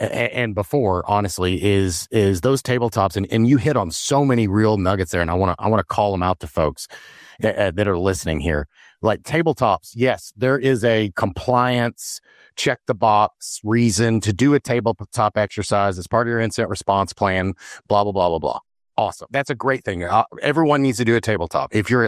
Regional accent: Texas, United States; I grew up in the South in Texas, and my dad used to tell me, there's a reason God gave you two ears and one mouth.

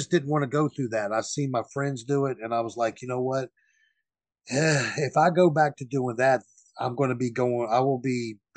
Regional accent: Waynesboro, Virginia, United States; You know, I'm a guy from Waynesboro, Virginia. Nobody's ever heard of that town.

